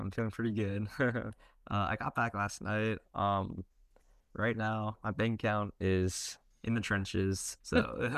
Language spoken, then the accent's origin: English; Ontario, Canada; I'm from Canada, like, around the Toronto area.